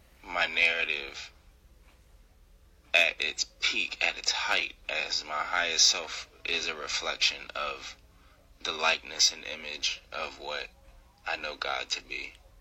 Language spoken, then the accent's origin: English; Virginia, United States; also born or lived in United Kingdom; now in Philadelphia, United States; I'm from the UK. You dig? I was raised in Virginia. I mean, then I popped out in Philly so I could chase my dreams.